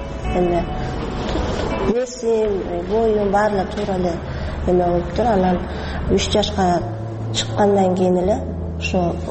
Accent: Bishkek, Kyrgyzstan; 23 жаштамын. Бишкек шаарында туруп өскөм.

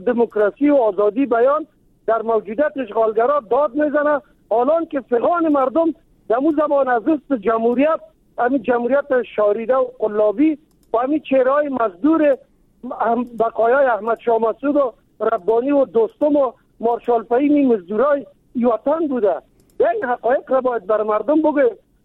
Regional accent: Kabul, Afghanistan; ما از کابل هستم، یعنی در قوم تاجک، ولی مسلمان افغان دوست.

